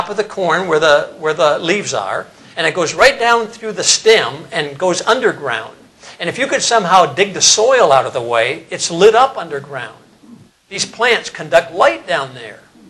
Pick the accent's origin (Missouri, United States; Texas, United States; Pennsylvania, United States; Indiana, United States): Indiana, United States; And since I'm from Indiana, I had to mention corn.